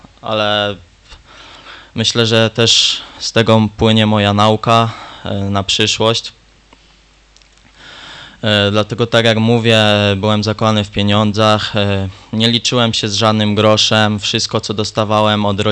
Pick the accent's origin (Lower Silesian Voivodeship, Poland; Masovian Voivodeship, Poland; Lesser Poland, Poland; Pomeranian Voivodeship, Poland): Lesser Poland, Poland; Chełmek; also born or lived in Tychy; Pochodzę z Chełmka. Urodziłem się w Tychach.